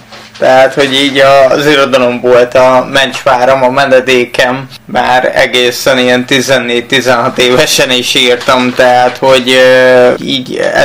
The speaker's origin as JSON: {"language": "Hungarian", "town": "Nyíregyháza", "region": "Szabolcs-Szatmár-Bereg", "country": "Hungary", "tie": "born or raised there", "also_born_or_lived": "Nagykálló", "said": "Igazából Nyíregyházán nőttem föl a nyírszülőbe, egy lakásotthonba, félig meddig utána Nagykállóba a nevelőszülőnél. Tehát ahonnan 18 évesen szedtem a sátorfámat"}